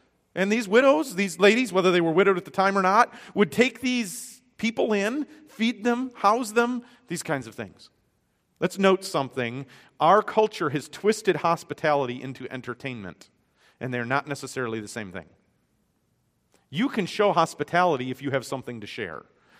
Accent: Michigan, United States; Growing up in Michigan, we had this expression, up north, which basically meant anywhere north of where you live.

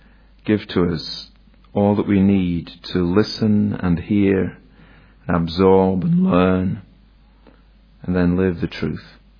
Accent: Yorkshire and the Humber, United Kingdom; now in Aberdeen, United Kingdom; my own fellowship, Gilcomson South Church in Aberdeen, in Scotland. You'll guess from my accent that I'm not from Scotland, and I am from Yorkshire, in England

